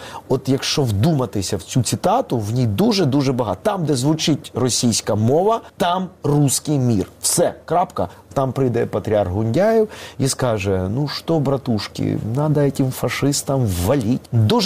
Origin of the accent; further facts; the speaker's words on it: Kyiv, Ukraine; born there; first language Russian; Ukrainian is a second language; народившися в Києві, в російськомовній родині